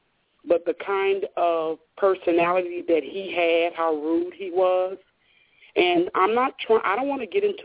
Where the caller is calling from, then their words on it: Illinois, United States; I'm calling from Illinois.